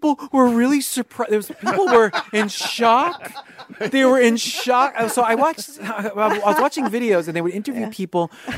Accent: New York, United States; Well, I grew up in a suburb of New York City.

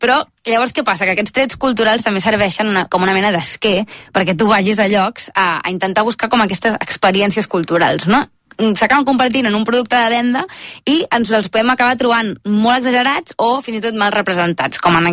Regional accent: Blanes, Catalonia, Spain

